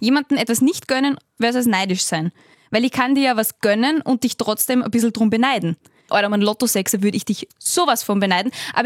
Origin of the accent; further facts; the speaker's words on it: Salzburg, Austria; bei uns daheim in Salzburg